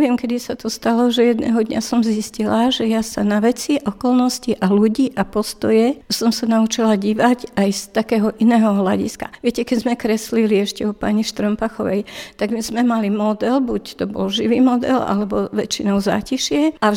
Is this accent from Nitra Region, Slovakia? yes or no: no; Prievidza, Trenčín Region, Slovakia; now in Bratislava, Slovakia; keď som odišla z Prievidze a už vlastne som sa do Prievidze nevrátila. No a potom sme sa vlastne stretli tu v Bratislave.